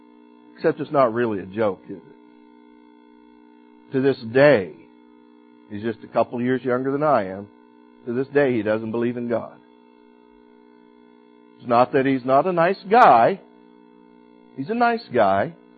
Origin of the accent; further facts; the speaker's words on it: Yuma, Arizona, United States; I've shared with you before when I was growing up in Yuma, Arizona